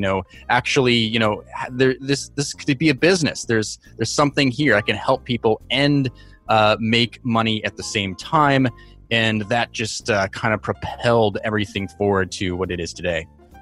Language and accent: English; New York City, New York, United States; I am from New York City